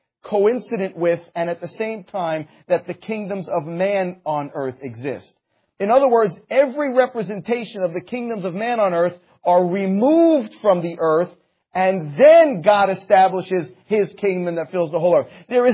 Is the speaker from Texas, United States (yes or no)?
no; Bronx, New York, United States; Well, I'm from the Bronx, okay? How about them Yankees?